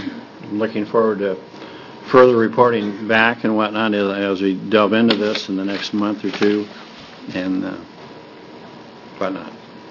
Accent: Pendleton, Oregon, United States; good morning, Senators. I'm from Pendleton.

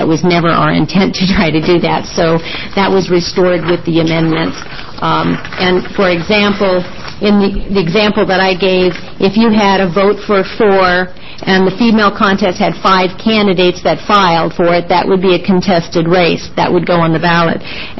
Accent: Oregon, United States; I'm from Lane County

